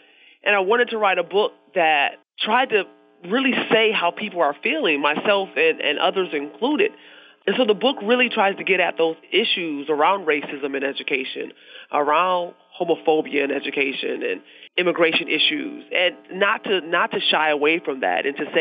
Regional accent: Rochester, New York, United States; And for me, it was growing up in Rochester, New York.

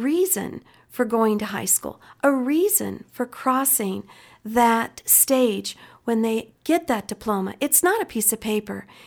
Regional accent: Billings, Montana, United States; I'm from Montana. From Billings, been teaching for 23 years.

